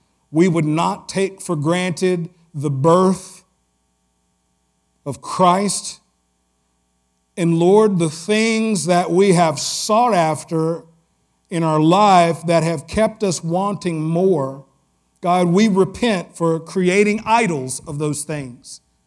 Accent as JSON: {"language": "English", "region": "Tennessee", "country": "United States", "said": "but I'm from Tennessee. We keep things simple."}